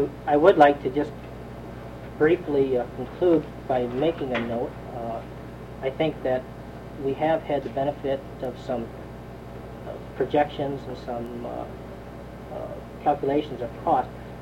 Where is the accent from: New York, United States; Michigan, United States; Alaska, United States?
Alaska, United States; Delta Junction; I'm from Delta Junction.